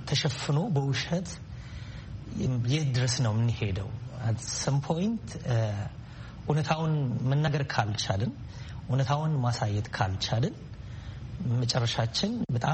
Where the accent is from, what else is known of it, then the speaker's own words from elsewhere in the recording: Addis Ababa, Ethiopia; ተወልጄ ያደግኩት በአዲስ አበባ በተለምዶ ፈረንሳይ ለጋሲዮን አካባቢ በሚባል ቦታ ነው። በኑሮ አነስተኛ ከሚባሉ ቤተሰቦች ነው የተወለድኩት። የወታደር ልጅ ነኝ።